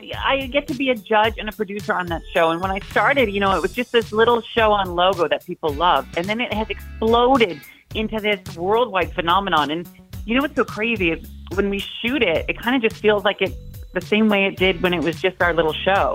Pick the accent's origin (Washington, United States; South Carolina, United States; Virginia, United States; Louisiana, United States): Washington, United States; You know, I grew up in Washington State.